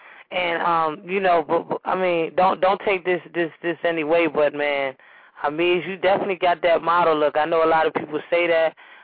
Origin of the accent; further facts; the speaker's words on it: Nigeria; I'm Nigerian too, though, Amish. I'm Nigerian.